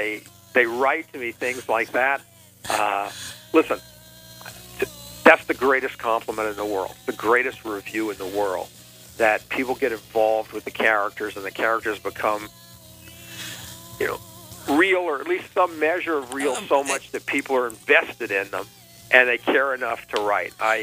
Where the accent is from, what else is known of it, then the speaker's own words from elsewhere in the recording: Baton Rouge, Louisiana, United States; also born or lived in Independence, Louisiana; I was born in a small town called Independence, Louisiana, and I grew up in Baton Rouge, Louisiana.